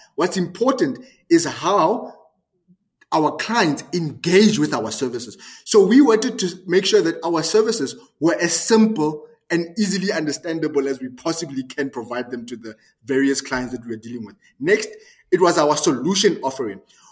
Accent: South Africa; first language Tswana; English is a second language; I'm a South African. English is not my first language. I speak Tswana.

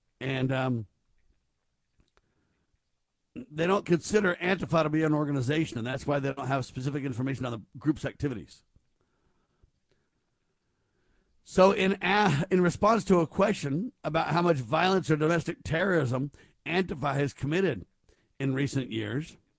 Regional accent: United States; I'm not a unite the right guy personally. I'm an American.

